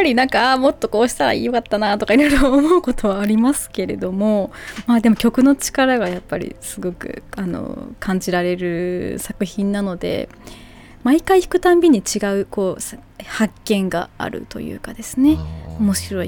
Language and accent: Japanese; Hamamatsu, Shizuoka, Japan; 地元の浜松とかでも活動があります。